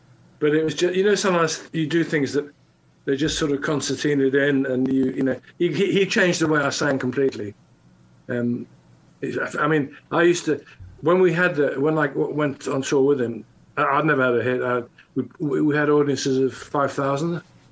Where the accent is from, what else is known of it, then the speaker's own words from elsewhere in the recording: Yorkshire and the Humber, United Kingdom; born there; I was born in Yorkshire